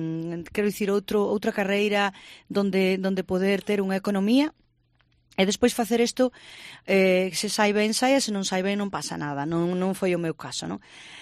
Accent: Porto, Norte, Portugal; now in Spain; eu son unha galega moi, o sea, unha cantora nacida no Porto, portuguesa, pero galega de adopción.

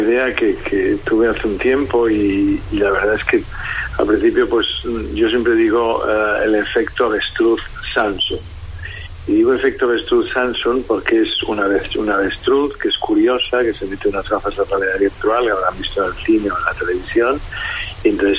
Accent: Balearic Islands, Spain; me considero muy mallorquín, cada vez me considero más mallorquín

